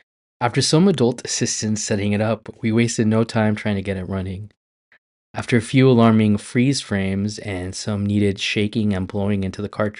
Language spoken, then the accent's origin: English; Rosarito Beach, Baja California, Mexico; only afforded to the POV of a youth in the late 90s growing up in Rosarito Beach.